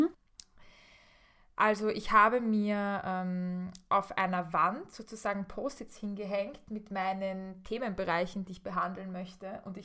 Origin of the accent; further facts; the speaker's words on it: Austria; Ich bin ja auch Österreicherin